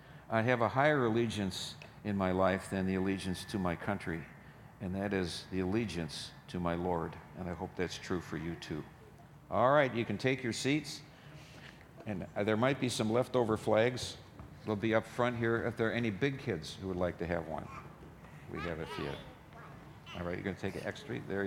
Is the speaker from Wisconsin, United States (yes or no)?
no; Minneapolis, Minnesota, United States; When I was a little boy, I grew up in North Minneapolis next to Victory Memorial Drive.